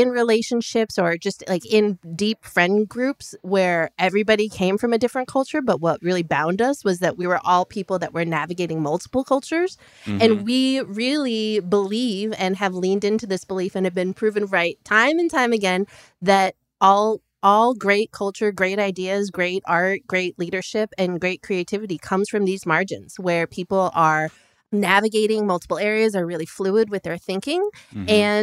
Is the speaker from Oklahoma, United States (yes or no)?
no; Chicago, Illinois, United States; It's like when growing up in Chicago, that was a big thing.